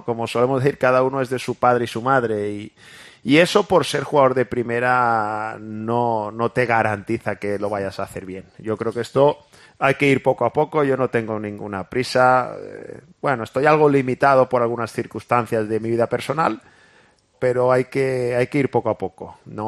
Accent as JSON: {"language": "Spanish", "town": "Valencia", "region": "Valencian Community", "country": "Spain", "said": "yo soy de Valencia"}